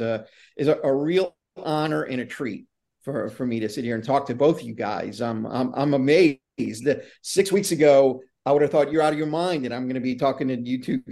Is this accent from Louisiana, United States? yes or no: yes; New Orleans, Louisiana, United States; But I am from New Orleans. I live right outside of New Orleans in a suburb called Metairie, which is a heavily populated area that most people who are familiar with New Orleans, they know Metairie. We're right next door. So I was born and raised here.